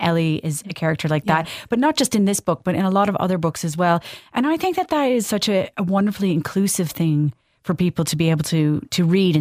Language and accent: English; Canada; because I'm originally from Canada, it's like a language that you have that's in common